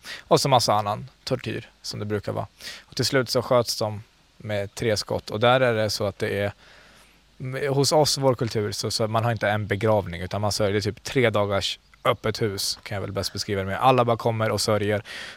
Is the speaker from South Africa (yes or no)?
no; Kurdistan Region, Iraq; also born or lived in Iran; Jag är född på flyktvägen. Vi kurder från norra Irak, södra Kurdistan. Så föddes jag i Iran.